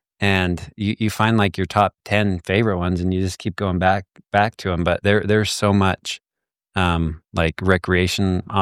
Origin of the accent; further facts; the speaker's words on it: Morgan, Utah, United States; I grew up in Morgan, which is a very similar valley